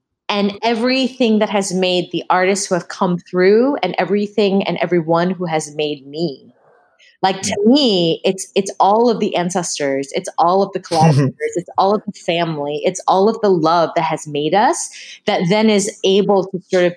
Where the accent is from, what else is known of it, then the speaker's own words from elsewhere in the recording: Massachusetts, United States; because I grew up in Massachusetts